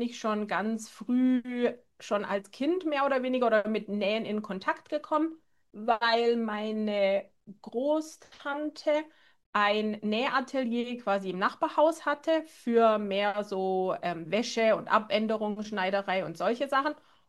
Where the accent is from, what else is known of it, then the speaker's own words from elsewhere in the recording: Stuttgart, Baden-Württemberg, Germany; ursprünglich komme ich ja aus Stuttgart. So als Schwabe dann dieses also Stoffe verschwenden, war so schwierig für mich.